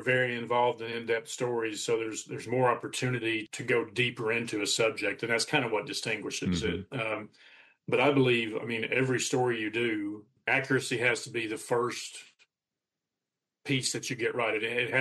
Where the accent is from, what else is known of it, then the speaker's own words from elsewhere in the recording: Somerset, United States; I think it benefited me that I grew up in the area. I grew up in Somerset. I grew up in a rural area, so I have maybe some understanding of rural people and the way rural places work